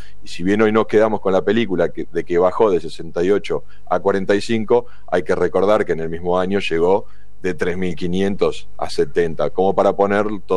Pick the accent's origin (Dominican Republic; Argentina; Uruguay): Argentina; Sin lugar a dudas, sería interesante como argentino caminar por allá